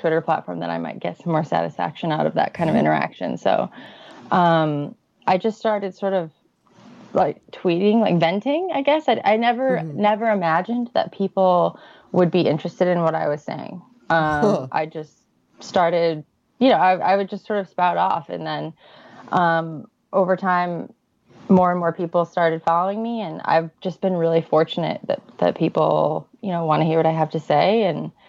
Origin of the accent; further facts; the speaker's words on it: Midwest, United States; now in New York, United States; I'm born and raised in the Midwest. I come from a pretty decent-sized family